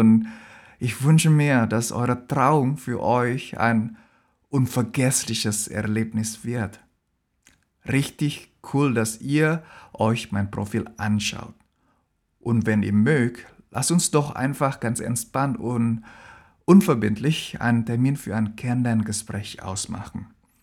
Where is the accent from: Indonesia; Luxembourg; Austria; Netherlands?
Indonesia; now in Hannover, Germany; ich komme aus Indonesien, aber lebe seit mehreren Jahren in Hannover.